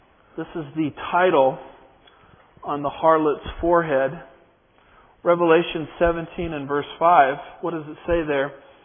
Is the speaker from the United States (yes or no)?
yes; Texas, United States; In my home state of Texas, we have two great cities. We have Houston and we have Dallas.